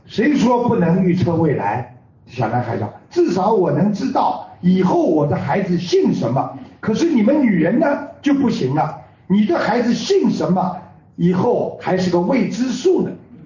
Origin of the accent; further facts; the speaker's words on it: China; now in Australia; 我们中国人在澳大利亚非常人非常幸运，你们在澳大利亚可以过两个新年，我们只能过一个，你可以过两个啊。